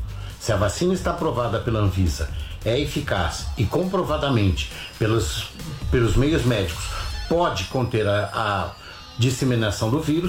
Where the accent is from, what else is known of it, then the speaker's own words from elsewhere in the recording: São Paulo, Brazil; sou de São Paulo.